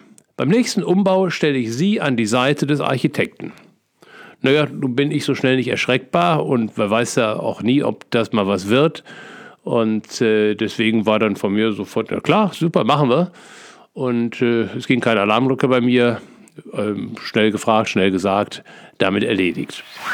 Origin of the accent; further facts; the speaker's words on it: North Rhine-Westphalia, Germany; als ehemaliges Kind des Ruhrgebiets liebe ich Theken. Ich bin sozusagen in der Theke groß geworden